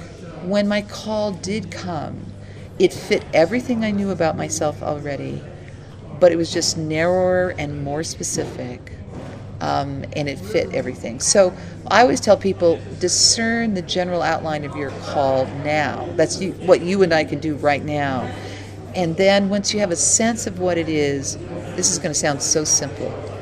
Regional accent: Mississippi, United States; that I grew up in Mississippi in the United States and not in Parramatta in Australia.

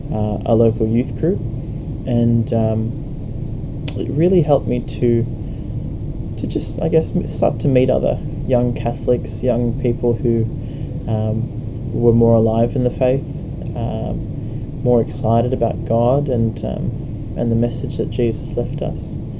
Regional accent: Sydney, New South Wales, Australia; born there; I was born in the Hurstville area of Sydney. I attended Catholic school my whole life. I come from a very mixed family. My mum's side is Anglo-Indian and all very Catholic.

